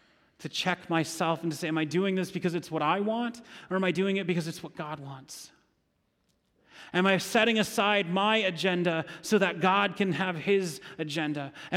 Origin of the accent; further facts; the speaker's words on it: Holland, Michigan, United States; also born or lived in East Lansing / Gainesville; now in Grand Rapids, United States; I could tell you I'm from Holland, Michigan. Spent some time in East Lansing, spent some time in Gainesville, Florida. Now I live in Grand Rapids.